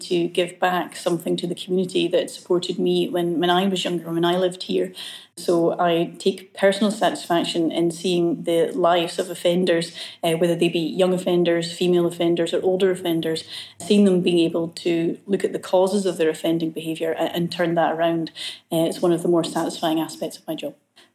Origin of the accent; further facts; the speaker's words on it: Dundee, Scotland, United Kingdom; I'm from this area. I was born in Dundee and I went to Carnoustie High School.